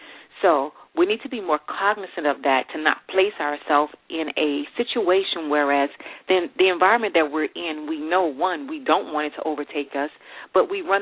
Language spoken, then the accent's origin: English; New Orleans, Louisiana, United States; I am from New Orleans, yes.